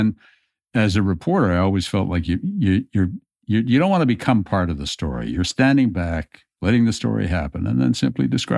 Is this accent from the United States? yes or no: no; Canada; they heard I was from Canada